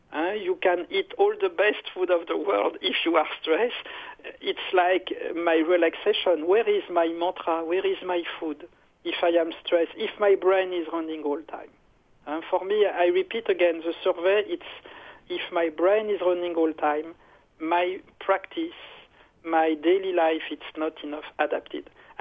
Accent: France; English is a second language; now in United States; Me, I come from France. I am U.S. citizen, but I am immigrant from France.

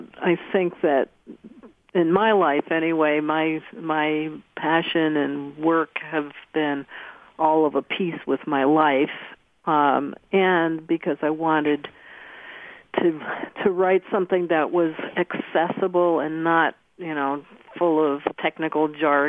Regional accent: New York City, New York, United States; moved away as an adult; now in Vermont, United States; ended up in northeastern Vermont after growing up in New York City.

